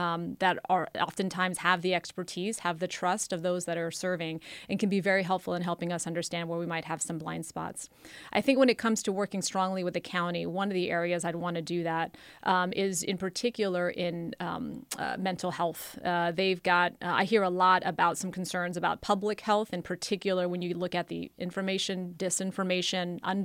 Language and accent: English; United States; I'm a proud first-generation American. My mom came to this country over 40 years ago.